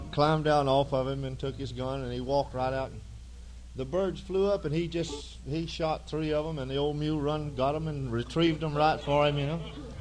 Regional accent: Georgia, United States; now in West Palm Beach, United States; I'm originally from Georgia. I've lived down around West Palm Beach for a long time now

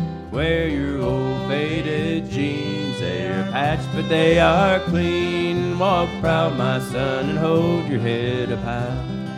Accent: Florida, United States; I'm a North Florida redneck, so you can take it with whatever. But I have watched birds my whole life. I grew up here in North Florida.

